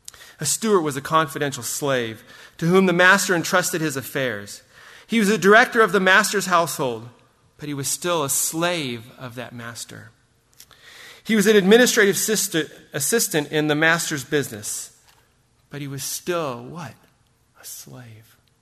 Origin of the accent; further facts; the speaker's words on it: Rialto, California, United States; when I grew up in Rialto.